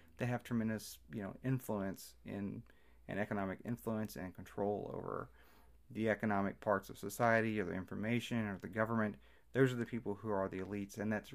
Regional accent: Mississippi, United States; I'm from the Mississippi Delta, and there's you see this a lot with farming.

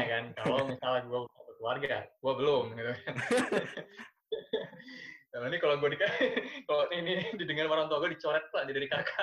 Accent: Banda Aceh, Aceh, Indonesia; aku asal dari Aceh. Dari negeri Serambi Mekah. Enggak lagi Serambi Mekah, Serambi Kopi sekarang. Di ya, Aceh, Banda Acehnya.

